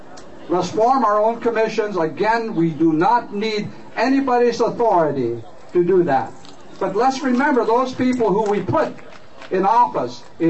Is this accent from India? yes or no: yes; India; We can be different. I love being an Indian.